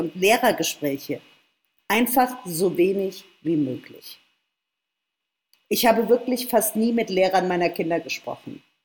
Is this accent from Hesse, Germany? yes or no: yes; Frankfurt, Hesse, Germany; Nein, das ist einfach meine Stadt. Und das ist der Verein meiner Stadt. Ich bin ja Frankfurterin.